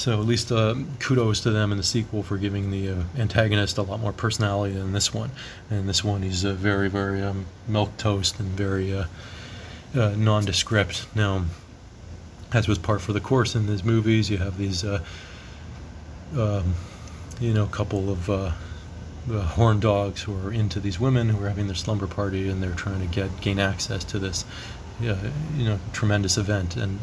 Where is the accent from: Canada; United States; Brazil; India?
Canada; Toronto, Ontario; growing up in Toronto